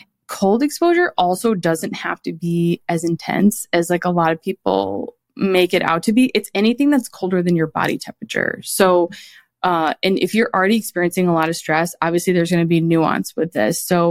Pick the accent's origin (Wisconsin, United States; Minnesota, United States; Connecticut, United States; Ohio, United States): Connecticut, United States; or like I'm from Connecticut. And so obviously like it gets really cold in the winter.